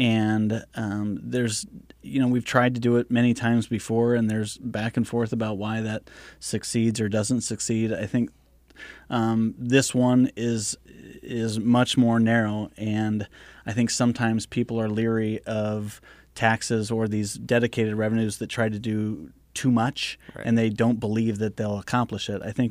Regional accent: Montana, United States; I remember when I was in fourth grade, and I grew up in Montana

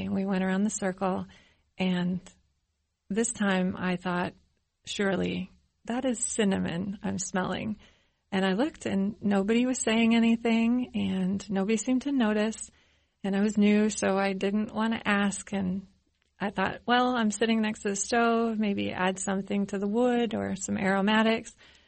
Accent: Dayton, Ohio, United States; I'm from Dayton.

